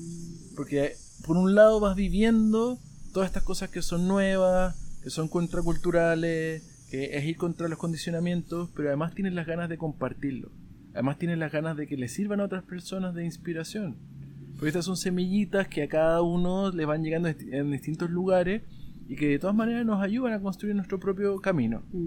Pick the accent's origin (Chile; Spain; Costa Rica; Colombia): Chile; Yo soy de Chile y en los países latinoamericanos es algo muy divertido